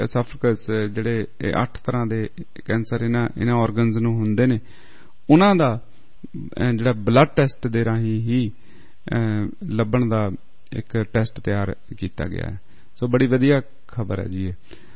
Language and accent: Punjabi; Punjab, India; ਅਸੀਂ ਪੰਜਾਬ ਤੋਂ ਵੀ ਆਏ ਹਾਂ